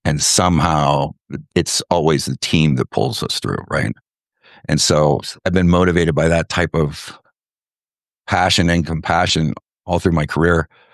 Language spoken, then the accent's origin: English; Hammond, Indiana, United States; From where I grew up in Hammond, Indiana, I understood that if I wanted to be a chef, I had to kind of hop jobs